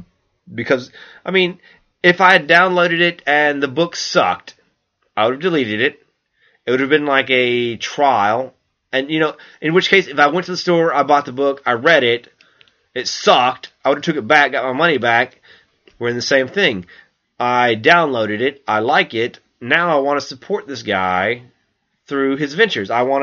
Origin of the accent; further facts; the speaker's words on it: the South, United States; I am from the South, and I will call them kefir.